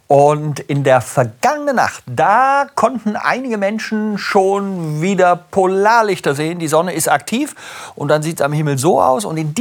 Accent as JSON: {"language": "German", "town": "Bonn", "region": "North Rhine-Westphalia", "country": "Germany", "tie": "born there", "said": "Das ist Bonn, meine Geburtsstadt."}